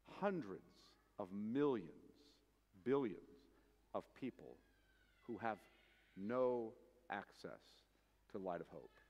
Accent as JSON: {"language": "English", "region": "California", "country": "United States", "said": "Now, as a Californian, seeing all the churches I saw coming in here"}